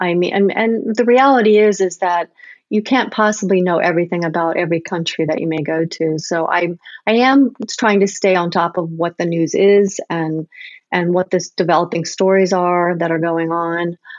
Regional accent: United States; I also have a very clear understanding of what my role is, especially being an American photojournalist.

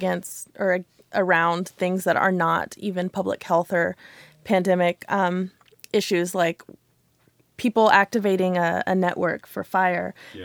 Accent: Oklahoma, United States; Yeah, I'm from Oklahoma, just up I-35, and so we have these things called tornadoes

